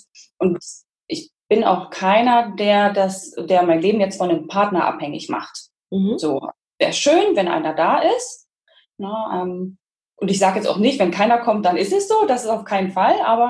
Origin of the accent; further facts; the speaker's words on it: Germany; now in Rostock, Germany; Ich bin 35, ich wohne in Rostock, komme ursprünglich aber zwischen Berlin und Dresden auf einer Kleinstadt. Und in Rostock wohne ich jetzt, glaube ich, seit 3 Jahren, 4 Jahren? 4 Jahren, genau.